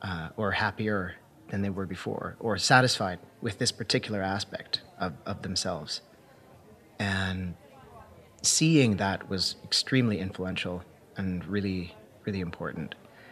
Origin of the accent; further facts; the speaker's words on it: London, Ontario, Canada; moved away as an adult; also born or lived in Toronto; now in Finland; I grew up in London, Ontario, and went to school in Toronto.